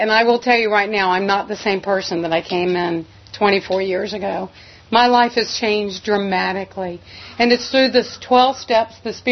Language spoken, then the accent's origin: English; Petersburg, Virginia, United States; born there; I was born in Petersburg, just a little south of Richmond, and to a nice Jewish family.